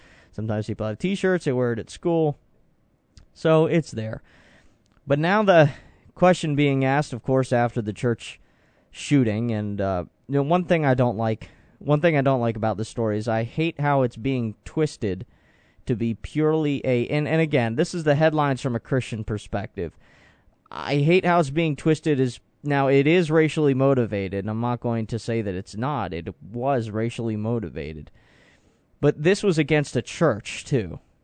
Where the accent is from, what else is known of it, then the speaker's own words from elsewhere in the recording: Florida, United States; also born or lived in New Jersey; I was born in New Jersey. My parents are both born and raised in New York, but I lived most of my life in Florida. So I kind of didn't have a home for a long time.